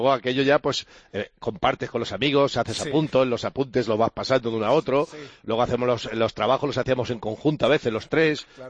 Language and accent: Spanish; Madrid, Community of Madrid, Spain; llegamos dos de Madrid, que era Canito y yo, y luego uno que era de Las Palmas, que era un fenómeno, Juan Carlos, y nos alquilamos un piso, evidentemente.